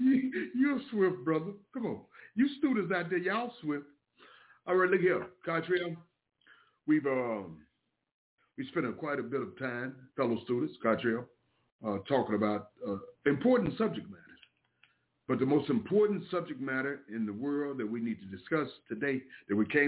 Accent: the South, United States; So like I'm from the South. We see right through game.

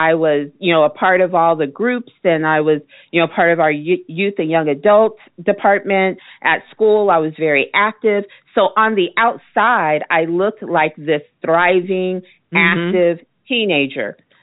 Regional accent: Phoenix, Arizona, United States; I was sharing with you that I'm a native, and so I was born and raised right here in Phoenix, Arizona, and I have never left.

